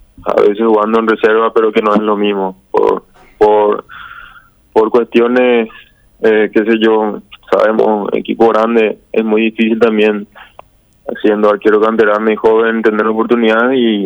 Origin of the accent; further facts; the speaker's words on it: Paraguay; creo que 5 somos arqueros paraguayos